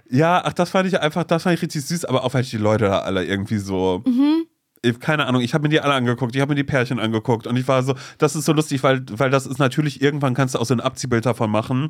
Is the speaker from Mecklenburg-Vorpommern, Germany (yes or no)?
yes; Mecklenburg-Vorpommern, Germany; moved away; warum bist du aus MacPom weg und bla, so, weil da ging es auch darum, so, ne, wo ich groß geworden bin